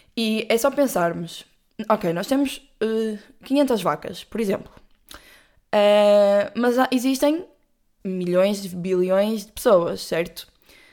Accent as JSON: {"language": "Portuguese", "town": "Porto", "region": "Norte", "country": "Portugal", "said": "desculpem, sou do Porto, vou dizer com B"}